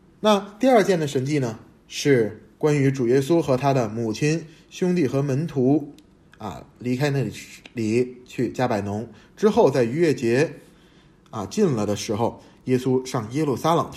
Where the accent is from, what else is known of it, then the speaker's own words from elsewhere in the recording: China; 我们中国人讲说无酒不成宴席